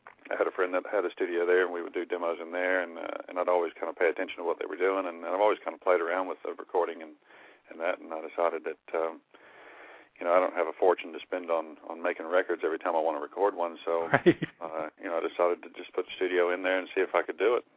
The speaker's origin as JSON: {"language": "English", "region": "Texas", "country": "United States", "also_born_or_lived": "Nashville", "moved": "as an adult", "lives_now": "Australia", "said": "Yeah, well, I'm originally from Texas and spent a lot of time playing in Texas bands and all that, but I eventually moved to Nashville, as most do at some point"}